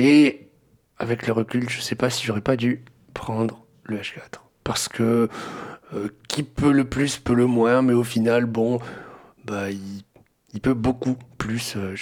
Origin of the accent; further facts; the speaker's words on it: Toulouse, Occitanie, France; j'ai 25 ans, je viens de Toulouse et je suis un passionné de son.